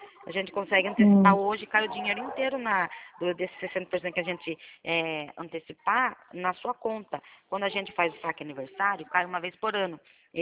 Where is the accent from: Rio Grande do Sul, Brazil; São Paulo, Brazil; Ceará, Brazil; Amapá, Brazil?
São Paulo, Brazil; eu sou de São Paulo.